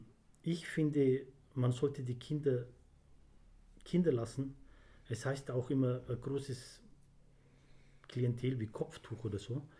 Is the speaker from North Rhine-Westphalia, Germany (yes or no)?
no; Weiden, Bavaria, Germany; groß geworden bin ich eigentlich in Weiden, also mit 4 Jahren bin ich rüber.